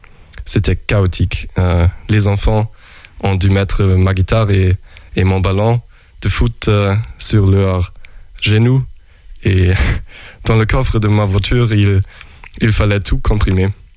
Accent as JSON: {"language": "French", "region": "Hamburg", "country": "Germany", "moved": "yes", "lives_now": "Angers, France", "said": "Oui, je viens d'Hambourg, en Allemagne du Nord, et j'étudie les sciences politiques dans une petite ville en Basse-Saxe, à Osnabrück. Et quoi d'autre ? J'ai 26 ans, et maintenant je fais un stage à la Maison de l'Europe, ici à Angers."}